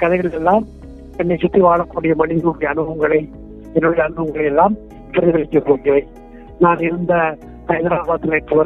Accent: Tamil Nadu, India; now in Tiruppur, India; எனக்கு 69 வயது ஆகிறது. நான் வந்து திருப்பூர் மாவட்டம் திருப்பூர்ல இருக்கேன். நான் வந்து கோவை மாவட்டத்தில் இருந்த ஒரு சிறந்தாளி அப்படிங்கிற ஒரு சின்ன கிராமத்துல பிறந்து வளர்ந்தேன்.

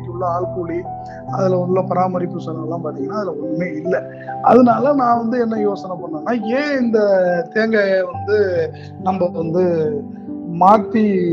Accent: Pattukkottai, Tamil Nadu, India; நான் வந்து டெல்டா மாவட்டத்தை சேர்ந்தவன். நான் சொந்த ஊர் பட்டுக்கோட்டை, பக்கத்துல தூரங்குறிச்சிக்கு பக்கத்துல உள்ள ஒரு கிராமம், ராசியங்காடுங்கிற கிராமம்.

